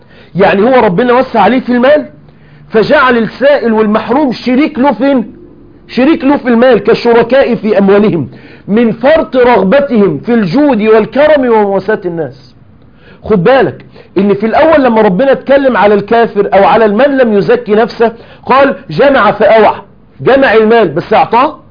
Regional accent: Egypt; كانوا دايما عندنا في مصر بيقولوا مثل كده

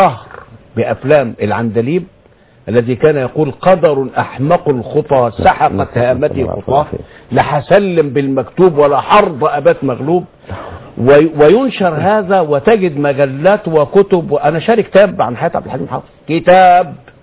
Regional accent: Egypt; احنا عندنا في مصر

